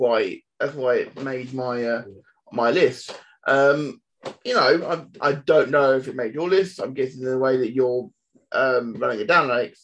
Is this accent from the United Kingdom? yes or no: yes; United Kingdom; Maybe because we've been more, because we're British.